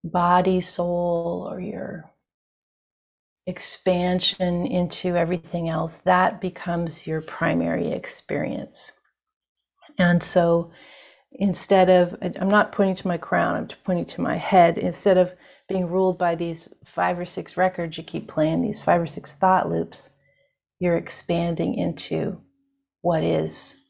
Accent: Seattle, Washington, United States; I grew up in Seattle, so, you know, may not be exactly the same now, but it's kind of gray and it's kind of wet.

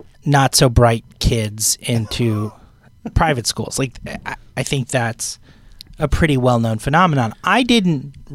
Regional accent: Connecticut, United States; I grew up in Connecticut, so I listened

